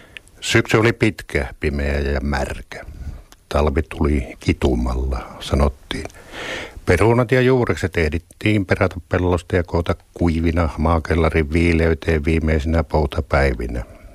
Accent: Lieksa, North Karelia, Finland; kasvoin Lieksassa

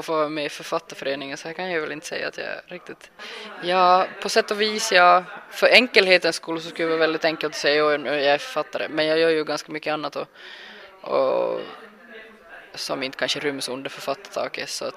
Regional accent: Sweden; Jag är svensk kvinna

